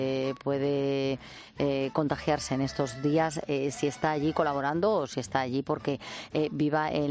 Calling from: Madrid, Community of Madrid, Spain; pero como españoles os apoyamos, os mandamos un fuerte abrazo, en mi caso desde Madrid

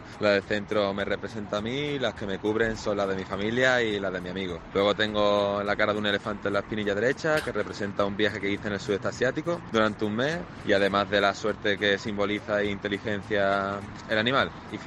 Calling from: Málaga, Andalusia, Spain; de Málaga y la verdad es que me encantan los tatuajes

